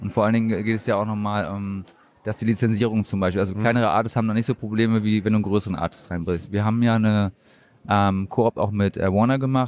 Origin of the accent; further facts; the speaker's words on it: Bremen, Germany; Ich bin Bremer. Ah ja. Genau, ich komme aus Bremen, aus der Hansestadt.